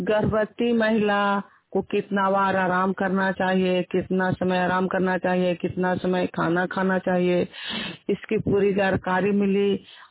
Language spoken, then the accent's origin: Hindi; Nalanda, Bihar, India; ग्राम पपरनौसा post मच्छली है जिला नालंदा थाना नालंदा बिहार के निवासी हूँ।